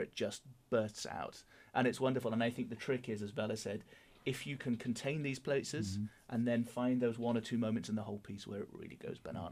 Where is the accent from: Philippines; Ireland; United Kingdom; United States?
United Kingdom; as a Brit, I kind of understand that little bit of suppressing emotion.